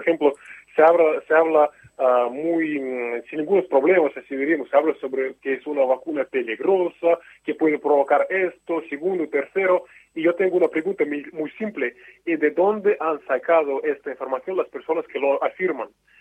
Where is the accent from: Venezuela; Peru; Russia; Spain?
Russia; Spanish is a second language; yo soy ruso, pero debido a mi profesión, ya que más o menos yo domino español